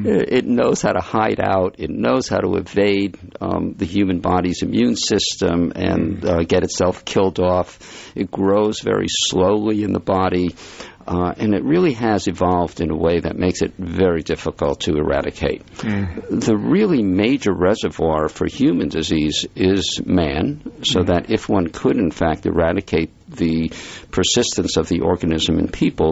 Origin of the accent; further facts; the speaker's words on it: Providence, Rhode Island, United States; I grew up in Providence and lived there for many, many years, so I have a very soft spot for all Rhode Islanders